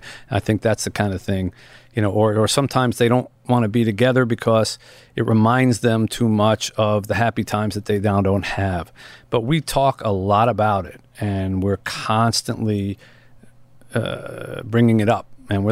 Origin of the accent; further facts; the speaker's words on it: Philadelphia, Pennsylvania, United States; But Philly is my hometown, but that's not where I built my life.